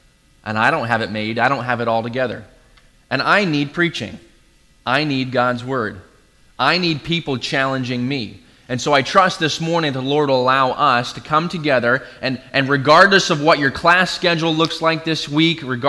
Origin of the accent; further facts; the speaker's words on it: Maine, United States; moved away as an adult; also born or lived in Wisconsin; Originally, I grew up in Maine. That's where I came from. Then moved to Wisconsin, where I got married there, went to Bible college